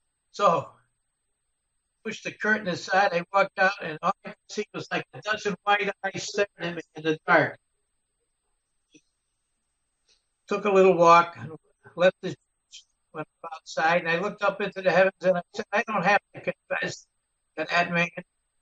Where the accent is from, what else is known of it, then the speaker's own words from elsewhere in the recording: Waterbury, Connecticut, United States; I was born in 1937 in Waterbury, and I've lived here all my life. As a child, we lived in a multiple dwelling directly across from a Catholic church.